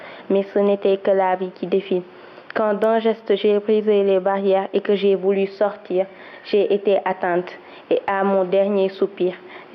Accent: Thiès, Senegal; Je suis sénégalaise, élève en classe de 6e au collège Saint-Ursule de Thiès.

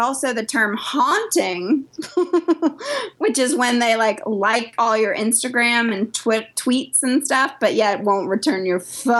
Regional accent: the South, United States; It's not so much anymore, but like, and I'm from the South

